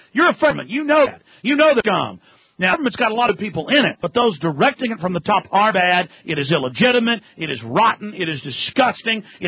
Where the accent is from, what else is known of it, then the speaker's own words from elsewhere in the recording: United States; But I'm an American. Why should I even care where countries are?